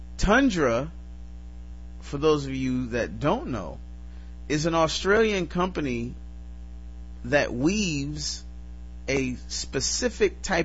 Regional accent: Detroit, Michigan, United States; I'm not one of the people that say I'm from Detroit. And then, you know, after you talk to me, you find out I'm from like Muskegon or some shit like that. It's not like that. I am actually from Detroit

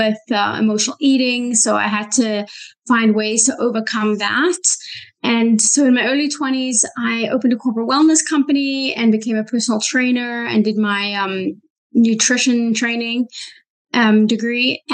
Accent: South Africa; now in Vancouver, Canada; I grew up in South Africa, but I've been in Vancouver for almost 25 years now.

